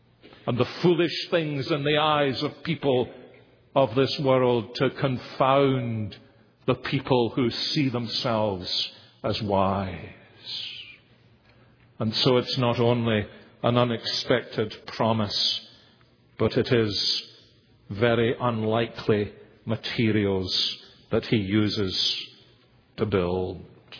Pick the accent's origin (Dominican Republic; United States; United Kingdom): United Kingdom; Glasgow, Scotland; I was brought up in the East End of the great city of Glasgow.